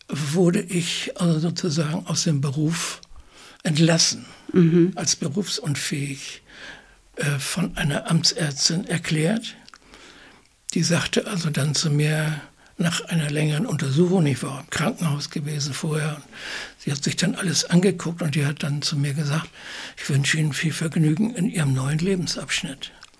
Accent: Prague, Czechia; Ich bin 79. Also ich bin noch gerade im Krieg geboren, aber wie gesagt, dann in Prag aufgewachsen.

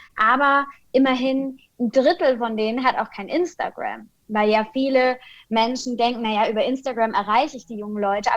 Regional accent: Kaiserslautern, Rhineland-Palatinate, Germany; now in Berlin, Germany; Ich bin gebürtige Pfälzerin. Ich komme aus Kaiserslautern, lebe und arbeite aber inzwischen in Berlin

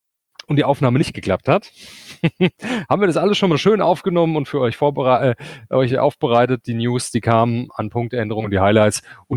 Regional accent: Hesse, Germany; Wir kommen aus Hesse.

